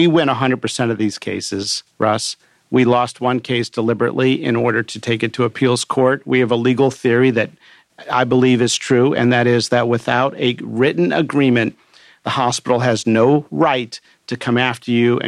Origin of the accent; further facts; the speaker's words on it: Pennsylvania, United States; I grew up in near Amish country in Pennsylvania.